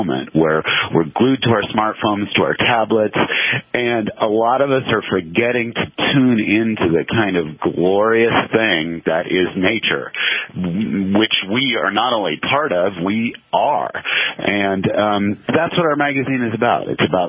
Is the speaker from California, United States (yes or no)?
yes; Palo Alto, California, United States; I'm a Californian by birth. I grew up in the 1960s in Northern California.